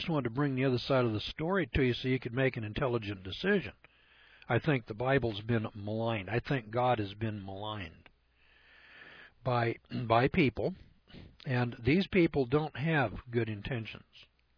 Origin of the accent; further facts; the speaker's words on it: United States; And I feel bad about that as an American.